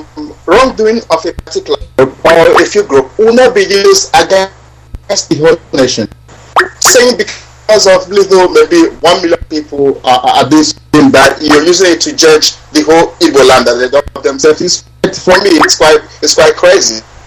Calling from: Spain; I'm calling from Spain.

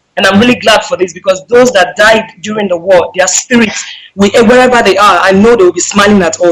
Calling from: Norway; I'm calling from Norway.

